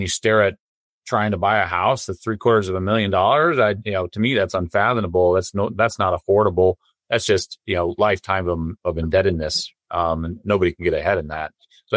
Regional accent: Montana, United States; the town I grew up in, I grew up in Montana. And so the town I grew up in became popular from a recent, you know, Yellowstone show.

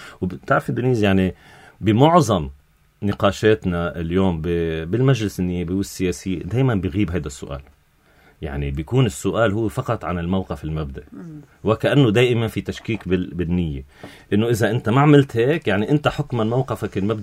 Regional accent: Lebanon; أنا لما بكون عم بفكر ببلدي بفكر كيف بدنا نحن كلبنانيين نرجع نلم شمل البلد،

